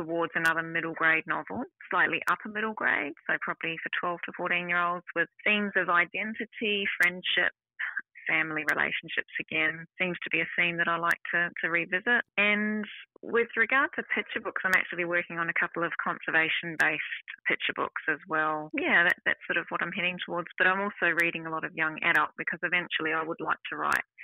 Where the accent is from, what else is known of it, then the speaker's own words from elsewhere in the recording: New Zealand; I grew up in New Zealand